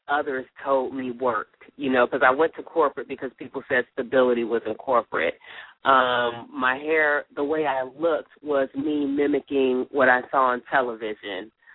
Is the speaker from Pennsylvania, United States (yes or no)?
no; Miami, Florida, United States; now in Atlanta, United States; I'm originally from Miami, Florida. Got to Atlanta to pursue my MBA